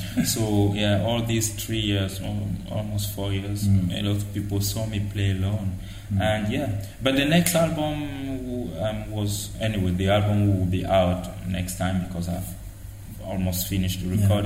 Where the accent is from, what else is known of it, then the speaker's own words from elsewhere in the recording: Cameroon; moved away as an adult; now in France; but I grew up in Cameroon doing music and doing other things too, like playing football, like study other stuff, and I moved to France in 2001